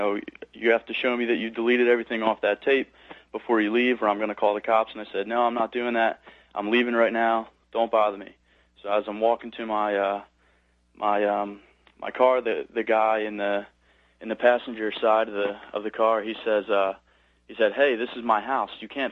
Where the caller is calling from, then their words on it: New Jersey, United States; I'm from New Jersey.